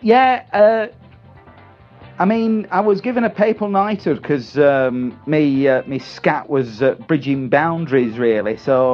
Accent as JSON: {"language": "English", "town": "Doncaster", "region": "Yorkshire and the Humber", "country": "United Kingdom", "said": "But I was from Doncaster"}